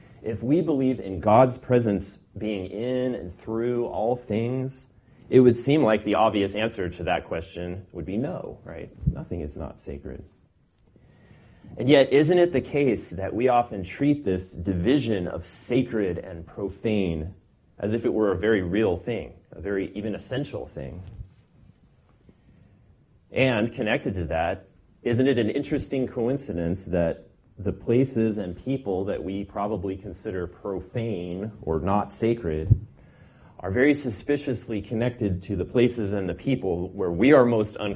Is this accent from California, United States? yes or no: yes; Poway, California, United States; Poway is where I grew up. So I'm working in my hometown